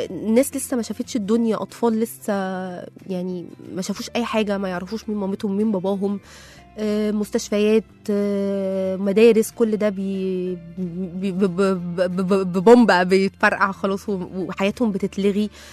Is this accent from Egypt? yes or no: yes; Egypt; أنا مواطنة مصرية زيكو،